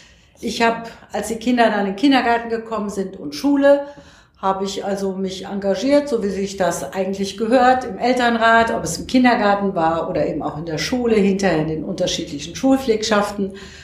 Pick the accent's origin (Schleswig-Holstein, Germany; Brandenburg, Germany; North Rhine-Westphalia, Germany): North Rhine-Westphalia, Germany; Düsseldorf; Also ich komme aus Düsseldorf. Ja. Ich bin auch in Düsseldorf geboren